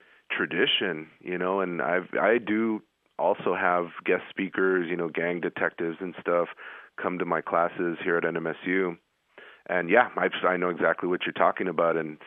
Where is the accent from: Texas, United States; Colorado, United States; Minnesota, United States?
Texas, United States; Ysleta; Yeah, I grew up in the Lower Valley community called Isleta. And as most of your listeners will know, it's a very historic, you know, community. And it's a high poverty community.